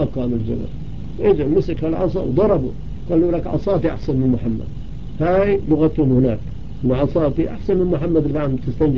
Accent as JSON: {"language": "Arabic", "country": "Palestine", "accent": "Palestinian", "said": "استحى شاف لهجتي فلسطينية استحى شوية"}